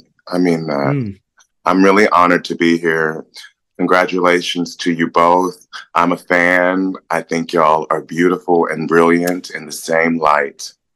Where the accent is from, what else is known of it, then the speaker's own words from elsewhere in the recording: Topeka, Kansas, United States; Well, so, you know, I just said I'm from Topeka, Kansas.